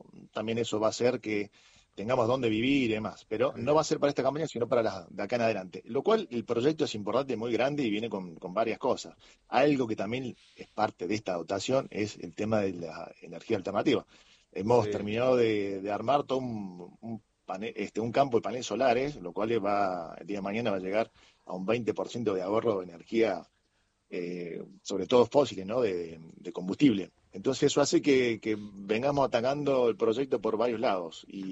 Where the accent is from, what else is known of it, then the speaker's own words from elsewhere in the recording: Argentina; somos argentinos